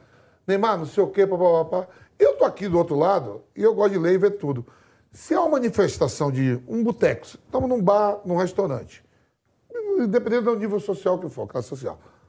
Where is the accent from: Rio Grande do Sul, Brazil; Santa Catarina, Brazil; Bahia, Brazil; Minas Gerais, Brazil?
Bahia, Brazil; Eu sou baiano, eu gosto de coisa mais facilidade, né?